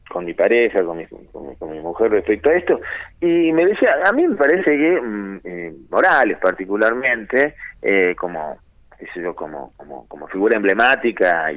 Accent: Argentina; qué queremos hacer como argentinos y argentinas con nuestras riquezas naturales

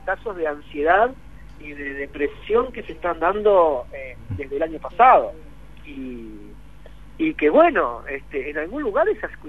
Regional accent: Argentina; Me parece fundamental que nosotros como argentinos empezamos a pensar en cómo estamos nosotros

